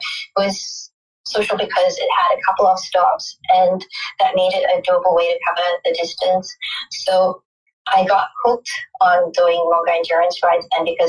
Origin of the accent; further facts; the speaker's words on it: Singapore; I didn't conform to a lot of stereotypes growing up, and some of that, I guess, was because in Singapore